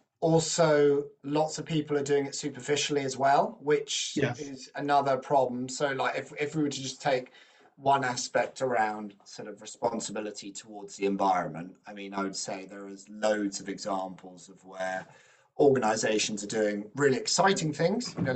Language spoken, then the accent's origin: English; United Kingdom